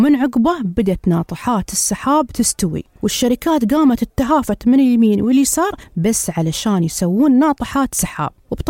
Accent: United Arab Emirates; في بلادنا الإمارات

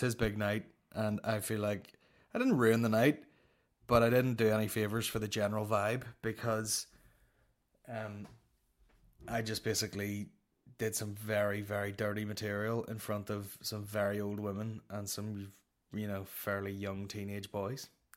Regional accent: Belfast, Northern Ireland, United Kingdom; Whereas up here, I'm like, well, I'm just gigging in Belfast. And if I need to stay at the home I grew up in, I go out to my dad's and fucking on a taxi and just stay there.

